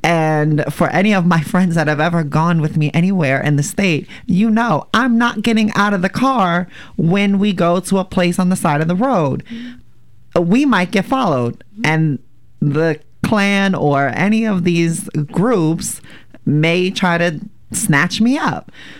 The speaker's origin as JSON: {"language": "English", "region": "New Jersey", "country": "United States", "lives_now": "Portland, United States", "said": "So I'm from New Jersey, and mm-hmm. people are asking me about this place."}